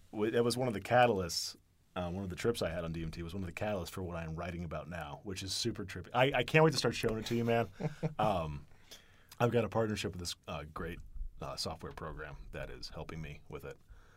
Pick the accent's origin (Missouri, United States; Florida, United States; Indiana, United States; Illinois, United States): Indiana, United States; Careful, man. We're from Indiana.